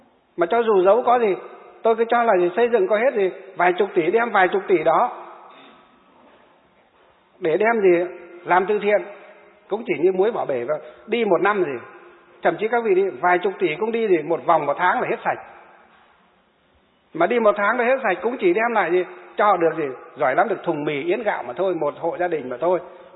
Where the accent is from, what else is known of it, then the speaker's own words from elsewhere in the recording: Hòa Bình, Vietnam; Nhưng quê hương của chúng tôi là tỉnh Hòa Bình, nơi gì? Nơi có thủy điện Sông Đà rất sớm, một trong những thủy điện rất sớm của đất nước Việt Nam chúng ta.